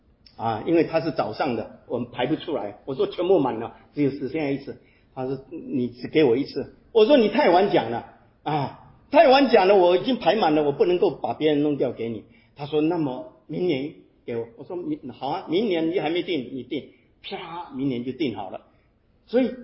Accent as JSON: {"language": "Chinese", "country": "China", "said": "很多我们中国人讲说啊，希望贵人相助"}